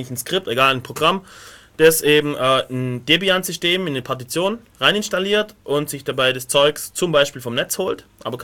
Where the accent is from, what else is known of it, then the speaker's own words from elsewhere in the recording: Weilheim, Bavaria, Germany; aus meiner Heimatstadt Weilheim